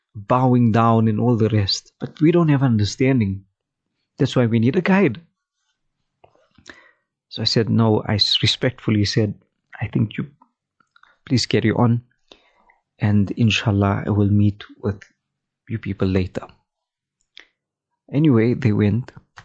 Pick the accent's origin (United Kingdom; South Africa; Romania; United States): South Africa; You feel uncomfortable as a South African youth, youngster.